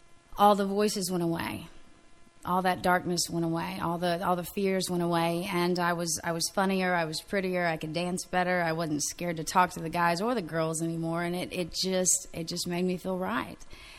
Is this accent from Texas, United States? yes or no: yes; San Antonio, Texas, United States; I'm from San Antonio. It's a bigger city, but not too far from Kerrville, and come from a great home, wonderful family